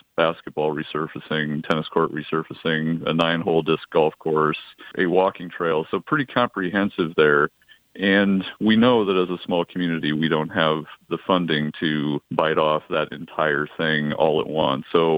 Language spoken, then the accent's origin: English; Denison, Iowa, United States; So I'm originally from Denison, Iowa, so Western Iowa. We moved here in 99